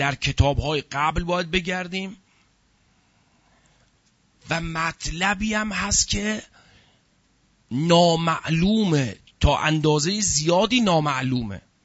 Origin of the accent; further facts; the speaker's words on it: Iran; ما هم ایرانیم، دوست داریم ایرانو،